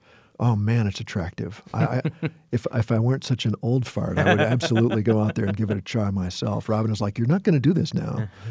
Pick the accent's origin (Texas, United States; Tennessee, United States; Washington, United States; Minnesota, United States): Minnesota, United States; Osakis; When I was growing up in Osakis, Minnesota, there were a couple of guys named Tommy and Darwin